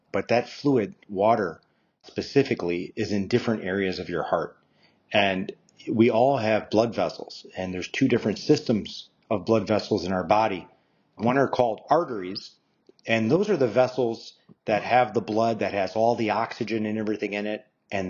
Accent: Kenosha, Wisconsin, United States; I'm an interventional cardiologist, and I'm born and raised in Kenosha

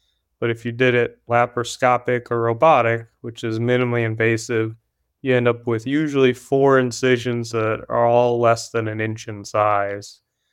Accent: Wisconsin, United States; Yeah, so I grew up in Wisconsin.

